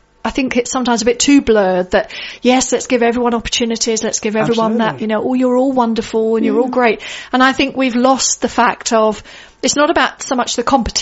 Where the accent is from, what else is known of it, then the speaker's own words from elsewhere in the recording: Germany; accent: German; English is a second language; I've pronounced that correctly with my German accent.